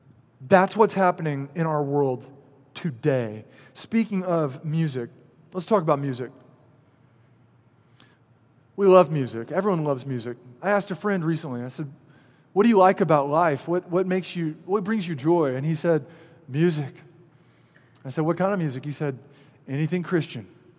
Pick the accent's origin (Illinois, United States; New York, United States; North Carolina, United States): North Carolina, United States; Matthews; Elevation Church, back in my hometown, Matthews, North Carolina, Charlotte area.